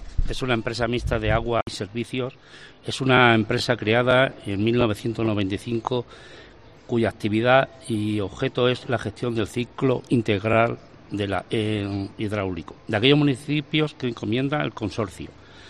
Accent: Almuradiel, Castilla-La Mancha, Spain; En mi pueblo, en Almuradiel.

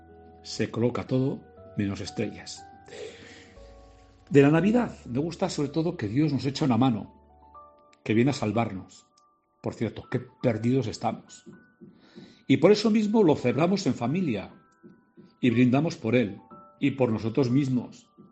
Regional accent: Cáseda, Navarre, Spain; recordar a aquel niño que fui cuando esperaba que en la plaza de mi pueblo, Cáseda, el ayuntamiento colocase la estrella.

